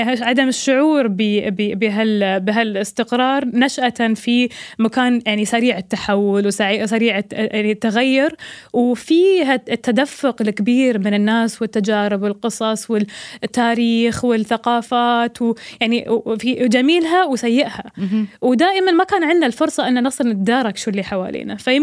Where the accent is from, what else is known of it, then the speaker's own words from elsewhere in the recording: Dubai, United Arab Emirates; also born or lived in Bahrain; أنا إماراتية بحرينية